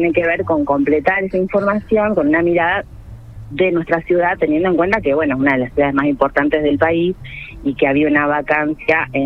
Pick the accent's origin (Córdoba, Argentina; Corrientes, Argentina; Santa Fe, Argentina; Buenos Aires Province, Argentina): Santa Fe, Argentina; Rosario; cómo somos las rosarinas, los rosarinos, nuestros hogares.